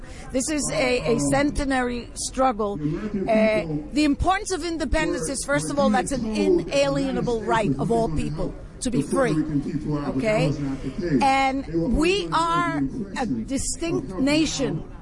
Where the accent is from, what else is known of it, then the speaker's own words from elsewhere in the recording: New York City, New York, United States; also born or lived in Puerto Rico; So I grew up in New York City, and from New York City, yo todavía hablo español, okay? Because in my house, we spoke español. And I always said, my country is Puerto Rico.